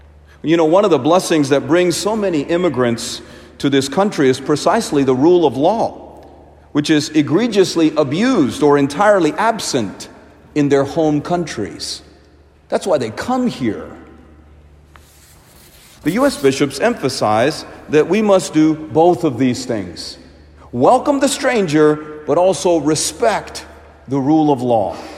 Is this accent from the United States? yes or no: no; India; I am an immigrant from India.